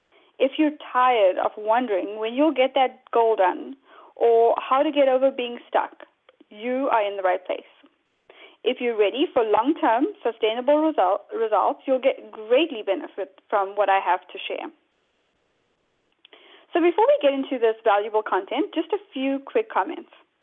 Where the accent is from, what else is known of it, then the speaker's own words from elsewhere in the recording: South Africa; moved away as an adult; now in United States; I'm originally from South Africa, as you may be able to tell from the accent. I moved to the U.S. in 2002 when I got married.